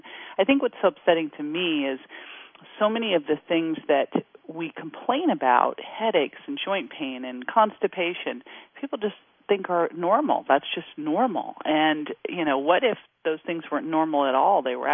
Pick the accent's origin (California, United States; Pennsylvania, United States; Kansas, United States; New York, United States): California, United States; Berkeley; You know, I grew up outside of Berkeley, California, and I've always been athletic